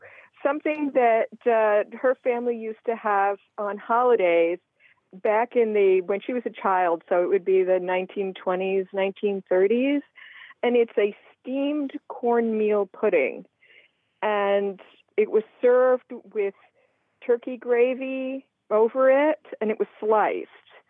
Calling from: Oak Bluffs, Massachusetts, United States; Oak Bluffs, Massachusetts.

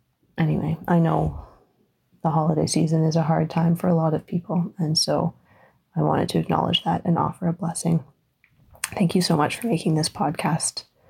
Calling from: Ontario, Canada; I'm calling from Ontario, Canada.

